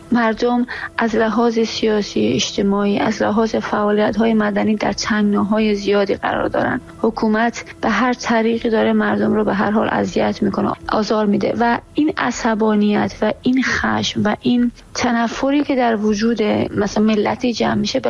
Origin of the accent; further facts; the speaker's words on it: Iran; ماهایی که به هر حال نسل دوم مهاجرت بودیم، ماهایی که در ایران به دنیا آمدیم، ما ایران رو دوست داریم، زادگاه ماست